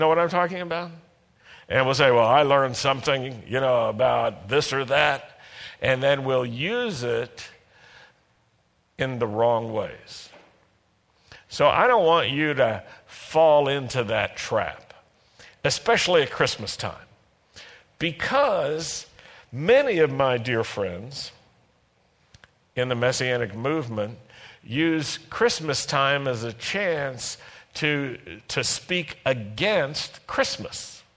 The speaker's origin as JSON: {"language": "English", "region": "American South", "country": "United States", "tie": "born or raised there", "said": "my experiences as a Jewish boy and Jewish man growing up in the American South"}